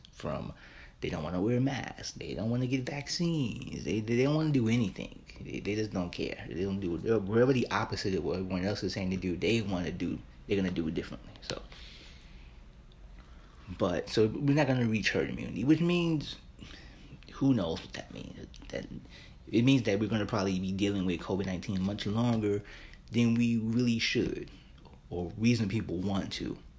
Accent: New York City, New York, United States; We saw it happening right here in my hometown, New York City.

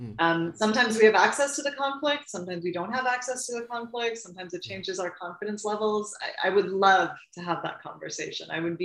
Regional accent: United States; born there; So I was born in the United States. Both my parents were born in India

